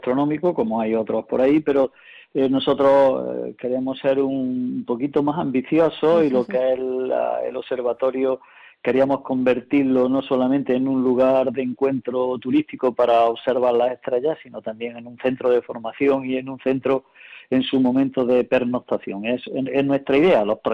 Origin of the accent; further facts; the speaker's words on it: Espiel, Andalusia, Spain; Y somos un pueblo de Sierra Morena cordobesa. Hemos tenido una muy importante y gran influencia de minería, sobre todo de minería del carbón